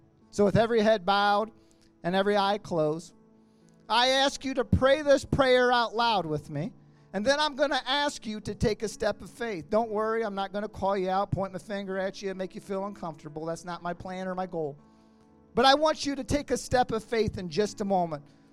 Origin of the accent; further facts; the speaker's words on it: Willard, United States; Pastor James and Bryson and the city of Willard and all of you for this opportunity to be in front of my hometown.